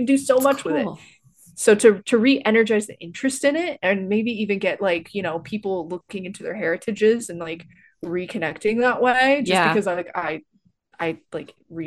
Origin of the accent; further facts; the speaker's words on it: Texas, United States; so I grew up in Northeast Texas area, and my dad was living on like a farm slash ranch.